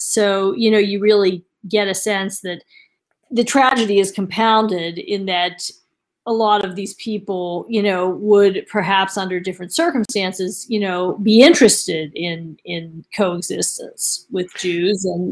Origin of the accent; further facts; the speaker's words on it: New York City, New York, United States; I'm a New Yorker, so I say that with love.